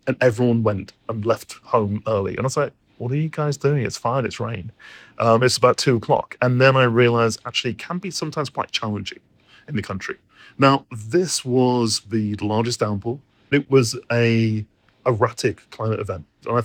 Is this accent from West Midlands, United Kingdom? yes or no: yes; Coventry, West Midlands, United Kingdom; I grew up in Coventry, the West Midlands. It's a kind of industrial city. My mother worked in the car industry, my father worked in Royal Mail.